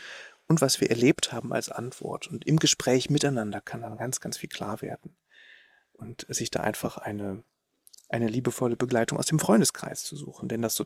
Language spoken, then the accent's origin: German; Cologne, North Rhine-Westphalia, Germany; früher in Köln, ich bin ja gebürtiger Kölner, als ich da noch gelebt habe in der Stadt, im Moloch